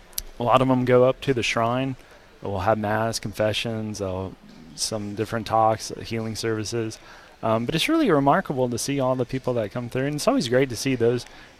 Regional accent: Texas, United States; Yeah, I've been really proud of my home state, Texas.

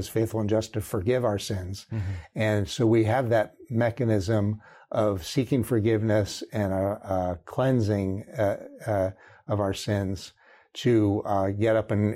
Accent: Virginia, United States; I come from Virginia, right? And I have a home in Williamsburg, Virginia

